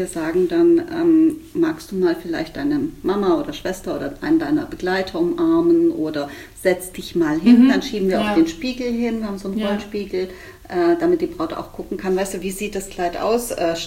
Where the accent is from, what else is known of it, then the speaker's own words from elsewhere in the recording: Spain; German is a second language; als Spanierin